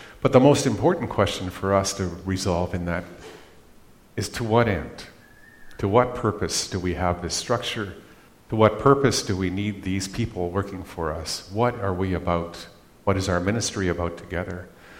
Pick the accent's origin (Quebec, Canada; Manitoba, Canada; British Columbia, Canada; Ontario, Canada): Manitoba, Canada; Flin Flon; when I grew up in Flin Flon, it was not a relationship that happened.